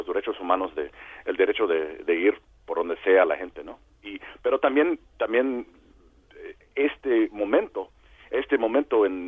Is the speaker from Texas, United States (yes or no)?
yes; San Antonio, Texas, United States; Mis abuelos eran inmigrantes en México y yo crecí en San Antonio, Texas, muy cerca de la frontera.